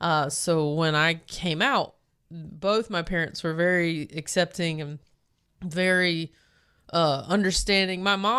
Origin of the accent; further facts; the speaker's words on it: Belmont, United States; to give credit to my hometown of Belmont, they have been nothing but lovely and accepting of me from day one. So I got very lucky in that I grew up in a town like I did.